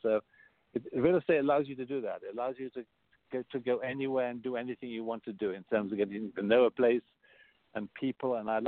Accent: England, United Kingdom; now in New York City, United States; growing up in England, when I knew everybody in the village.

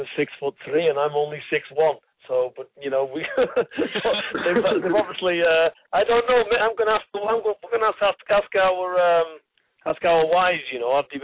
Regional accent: England, United Kingdom; born there; we do come from travelling people, and our background is Irish. We come from Irish ancestry. We was born in England, but our fathers and grandparents are from Ireland.

